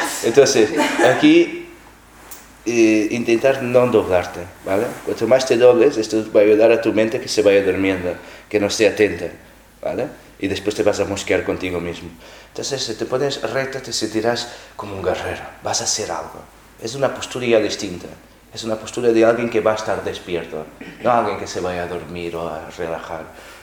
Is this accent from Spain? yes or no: no; Portugal; yo, que vengo de Portugal, soy de familia católica, soy católico también.